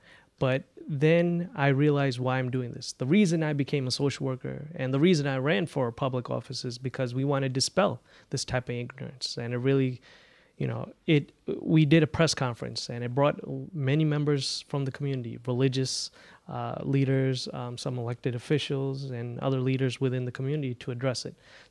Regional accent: Union, United States; I grew up in Union, like I said, a very diverse town. My family, we were there pretty much since we came to the United States.

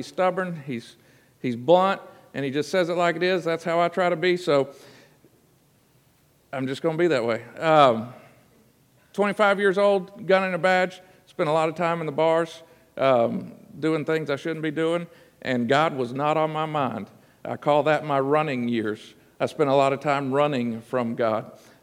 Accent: Abilene, Texas, United States; I was baptized Presbyterian, but I grew up in Elmwood United Methodist Church in Abilene, Texas.

